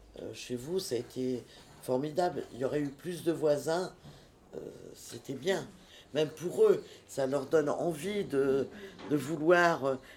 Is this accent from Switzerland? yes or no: no; France; Pourtant, je suis française.